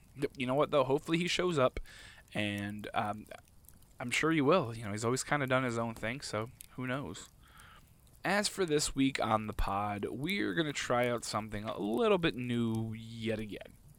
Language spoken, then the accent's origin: English; New Jersey, United States; This week, we are heading into the Garden State and exploring the homeland, New Jersey. This is the place that I grew up in.